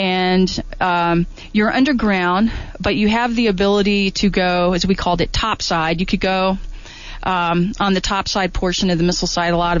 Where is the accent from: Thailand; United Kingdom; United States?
United States; Virginia; No, I'm originally from Virginia.